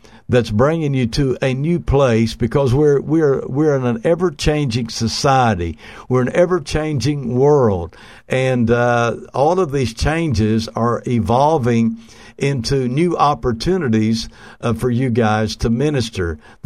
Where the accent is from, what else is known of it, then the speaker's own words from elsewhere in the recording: Oklahoma, United States; I used to live there. I grew up in Oklahoma.